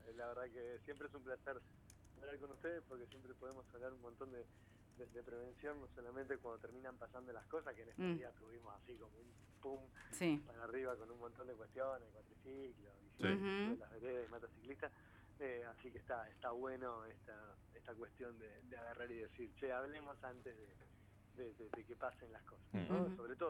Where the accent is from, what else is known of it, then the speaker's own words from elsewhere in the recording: Mar del Plata, Buenos Aires Province, Argentina; now in Buenos Aires, Argentina; yo soy marplatense, viví 20 años en Mar del Plata, hoy vivo ya hace 20, 20 y pico en Buenos Aires, digo, ya me convertí en un porteño, pero digo, mi juventud, mi adolescencia la viví en Mar del Plata